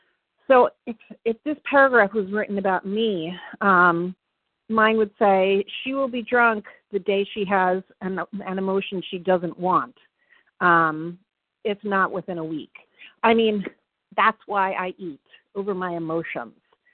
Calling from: Virginia, United States; I'm calling in from Virginia

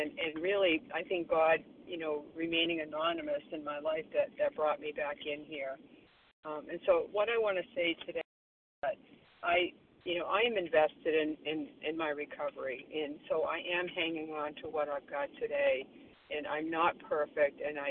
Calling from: Florida, United States; I'm calling in from Florida today.

